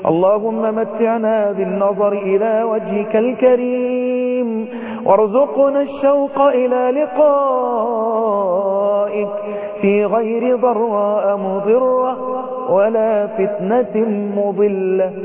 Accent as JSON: {"language": "Arabic", "country": "Egypt"}